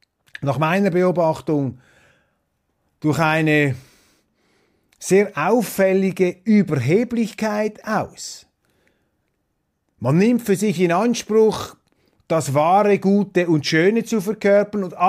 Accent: Switzerland; in diesen beiden Anekdoten beobachte ich als Schweizer, dass es gefährlich wird in Europa

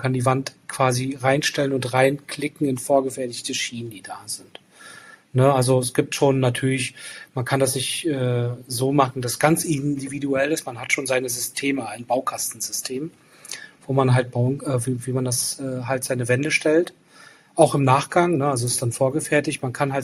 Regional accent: Rostock, Mecklenburg-Vorpommern, Germany; dann Rostock als meine Heimatstadt

